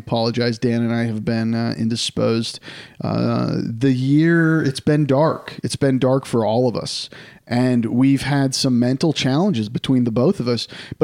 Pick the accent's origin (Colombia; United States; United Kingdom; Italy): United Kingdom; Because I'm British.